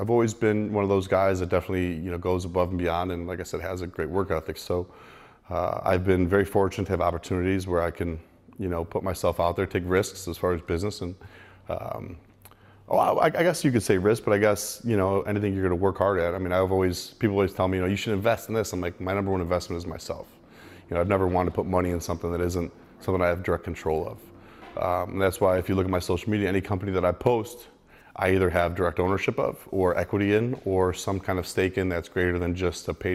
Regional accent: Chicago, Illinois, United States; Hey, kid, where are you from? And I'm like, Jay Cutler, Mr. Olympia, like, oh my God, I'm from Chicago.

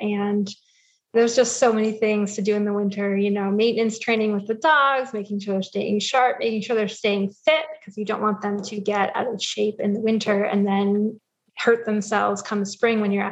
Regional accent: Connecticut, United States; I grew up in Connecticut.

